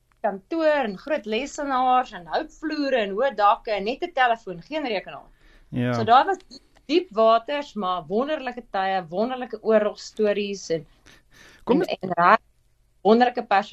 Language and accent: Afrikaans; Randfontein, Gauteng, South Africa; ek kom eintlik van die Wesrand af, by klein hoeve groot geword, buite Randfontein skool gegaan, in die klein dorpie, laerskool en hoërskool